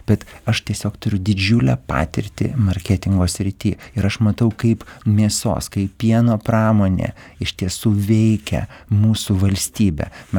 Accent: Kaunas, Kaunas County, Lithuania; aš esu kaunietis ir aš tiesiog bėgau ąžolyne

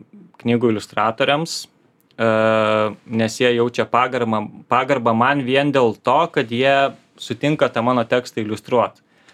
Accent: Palanga, Klaipėda County, Lithuania; kadangi aš augau Palangoj

